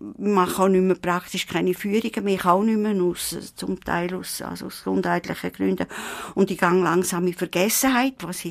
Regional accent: St. Gallen, Switzerland; auch wenn meine alte Wurzeln irgendwo da im Rheintal ist, also im Werdenberg ist

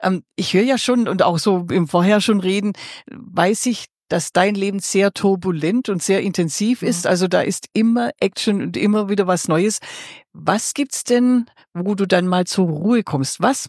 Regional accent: Baden-Württemberg, Germany; ich bin ja Schwäbin

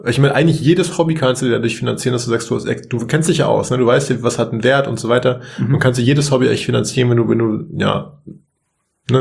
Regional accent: Munich, Bavaria, Germany; Ich komme aus München.

